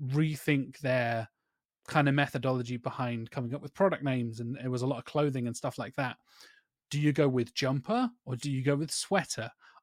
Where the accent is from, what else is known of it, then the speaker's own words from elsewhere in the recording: United Kingdom; I am very British.